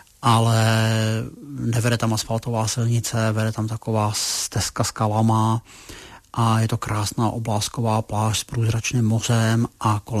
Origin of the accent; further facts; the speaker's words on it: Bohemia, Czechia; kam jsem přijel a řekl jsem, že jsem z Čech